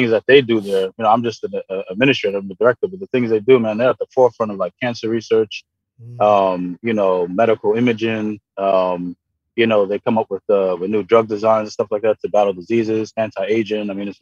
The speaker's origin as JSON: {"language": "English", "town": "Brooklyn", "region": "New York", "country": "United States", "tie": "born or raised there", "said": "I grew up in Brooklyn. You know, a lot of the homies, some of them passed away"}